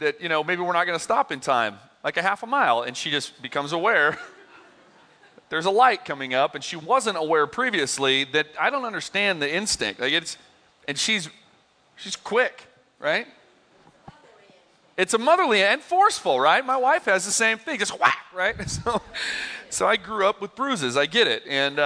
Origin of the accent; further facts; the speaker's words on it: Oregon, United States; I grew up in Southern Oregon. Some of you know this.